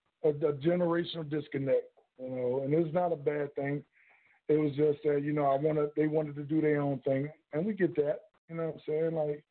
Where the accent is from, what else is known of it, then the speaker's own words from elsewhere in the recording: South Carolina, United States; I'm South. I'm Southern. I'm from South Carolina, so I'm a Southern. I'm Southern to the heart.